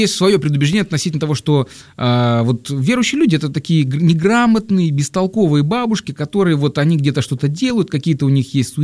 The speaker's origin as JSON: {"language": "Russian", "region": "Crimea", "country": "Ukraine", "tie": "born or raised there", "said": "Родом я из Крыма"}